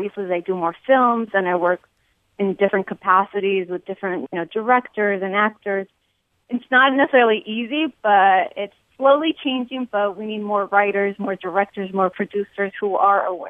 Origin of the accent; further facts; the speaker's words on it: El Paso, Texas, United States; I'm from El Paso, you know, Ciudad Juarez. I know so many people who are bilingual, bicultural, and that is the norm.